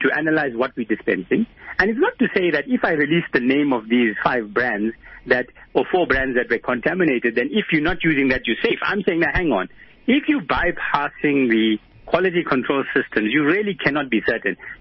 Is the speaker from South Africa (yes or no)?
yes; South Africa; So the problem you've got as a South African doctor